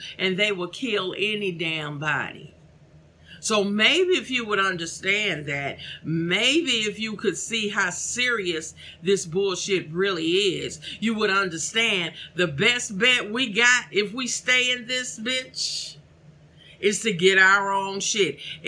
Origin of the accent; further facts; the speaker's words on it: St. Louis, Missouri, United States; I'm from St. Louis originally.